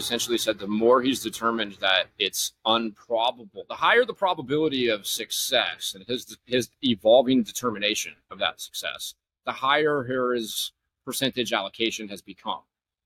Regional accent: California, United States; now in Northern California, United States; I came to Northern California from Southern California, where I grew up, in 2009. I was 25 years old.

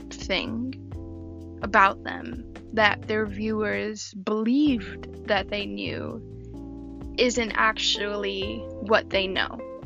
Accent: New York City, New York, United States; my being in New York City, my experiences as a New Yorker

